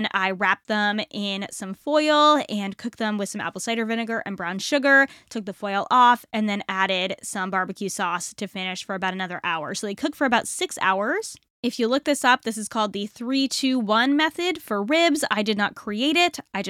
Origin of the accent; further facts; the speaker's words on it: Northeast, United States; I am not Southern in any way, shape, or form. I am from the Northeast, but I love making barbecue sauce.